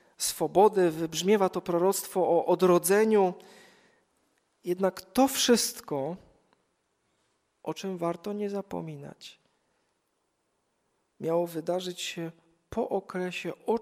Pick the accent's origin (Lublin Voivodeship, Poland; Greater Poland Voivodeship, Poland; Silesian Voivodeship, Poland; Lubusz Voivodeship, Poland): Silesian Voivodeship, Poland; Dzięgielów; Swoją drogą pamiętam z rodzinnego Dzięgielowa, kiedy to chyba do dzisiaj trwa, gdzie spotykaliśmy się o 22 w kościele